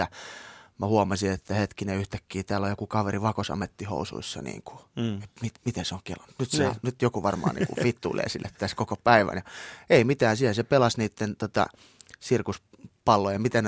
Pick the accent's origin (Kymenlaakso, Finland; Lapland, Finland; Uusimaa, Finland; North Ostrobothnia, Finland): Uusimaa, Finland; Espoo; mä oon kuitenkin kotoisin Espoon Soukasta, joka nyt ei ole silleen mikään ilmaisutaidon kehto varsinaisesti.